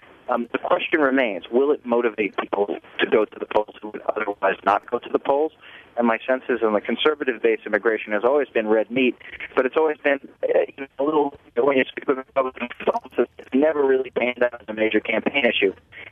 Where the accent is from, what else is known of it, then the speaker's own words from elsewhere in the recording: New York City, New York, United States; As a New Yorker and somebody who covered the city for basically two decades